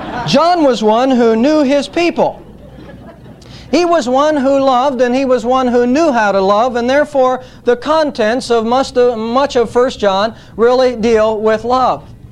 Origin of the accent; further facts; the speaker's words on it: Savannah, Ohio, United States; Every time when I go back to my hometown in Savannah, Ohio, I enjoy going to the cemetery